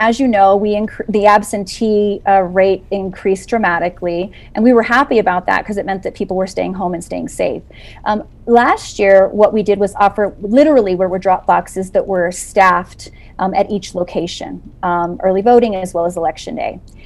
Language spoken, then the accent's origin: English; New Mexico, United States; born there; I was born in Doñana County. I went to the school formerly known as Oñate High School. I'm a three-time Aggie.